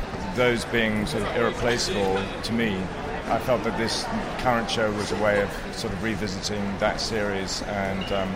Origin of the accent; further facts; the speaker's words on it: England, United Kingdom; So as an English person, I was kind of always looking toward America because that seemed like it was the sort of dominant art center